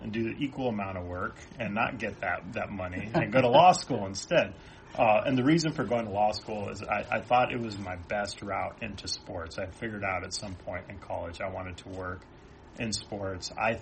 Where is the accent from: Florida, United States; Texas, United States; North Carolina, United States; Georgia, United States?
Texas, United States; El Paso; moved away as an adult; So I'm originally from El Paso, Texas, born and raised there, left back in 2006 when I graduated high school and went to the University of Notre Dame up in South Bend, Indiana.